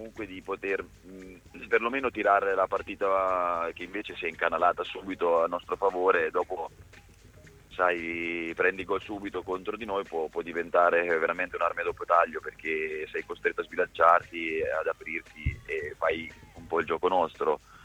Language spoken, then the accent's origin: Italian; Marche, Italy; Io che sono marchigiano conosco il valore, conosco la piazza, conosco la gente